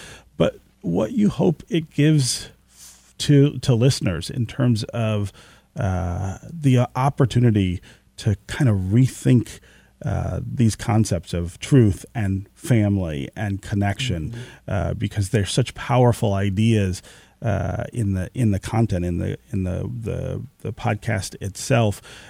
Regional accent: Detroit, Michigan, United States; I don't scare easily because I am from Detroit.

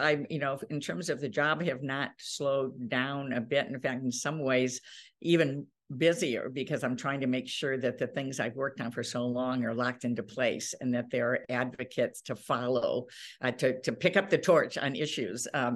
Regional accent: Michigan, United States; I'm born and raised in Michigan. And I'm definitely going to be here in Michigan.

